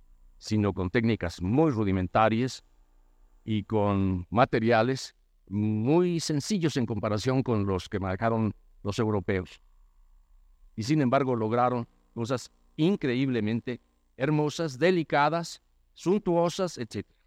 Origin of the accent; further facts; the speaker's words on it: Mexico; Nosotros somos, los mexicanos actuales, pues herederos de los resultados